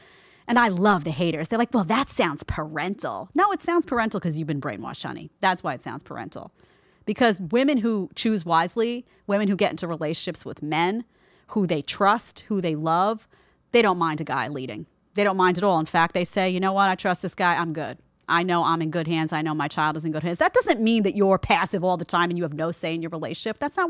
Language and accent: English; Brooklyn, New York, United States; accent: Brooklyn; now in Florida, United States; people tell me that my Brooklyn accent is coming on stronger and stronger in the show, and I think that might be true, and I don't understand it. It's like I moved to Florida and I got more Brooklyn.